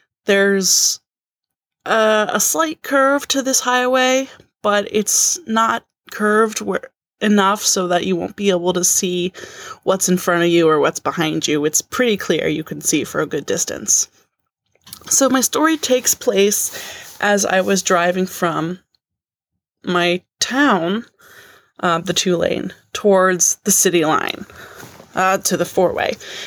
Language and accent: English; Albany, New York, United States